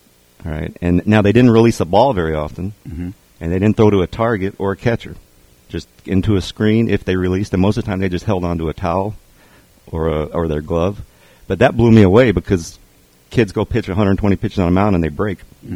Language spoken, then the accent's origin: English; Las Vegas, Nevada, United States; also born or lived in Texas; Born in Texas, grew up in Las Vegas.